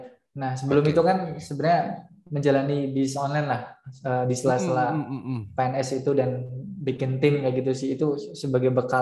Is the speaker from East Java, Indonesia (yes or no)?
no; Purbalingga, Central Java, Indonesia; Aku aslinya dari Jawa Tengah, tepatnya di Kabupaten Purbalingga, kayak gitu.